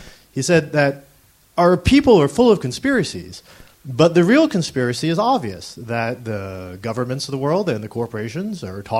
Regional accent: South Carolina, United States; now in France; So I'm an American in France who voted, of course, against Trump. That being said, I'm from rural South Carolina

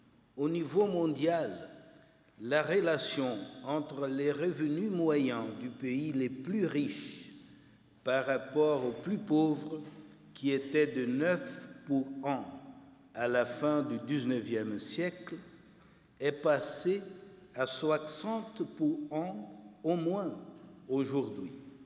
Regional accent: Rio de Janeiro, Brazil; accent: carioca; French is a second language; aussi de m'excuser de mon accent quelque peu tropical. Vous savez, j'appartiens à une génération dans mon pays où on commençait à apprendre le français à l'école primaire, mais sans jamais perdre l'accent un peu carioca avec lequel nous parlons.

